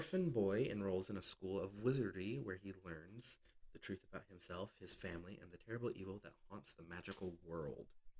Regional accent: the South, United States; Born and raised in the South.

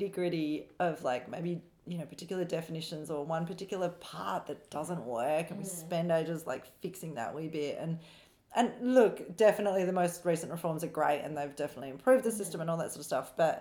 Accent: Perth, Western Australia, Australia; I grew up in the Greenfields equivalent in Perth, and it was quite sort of community oriented

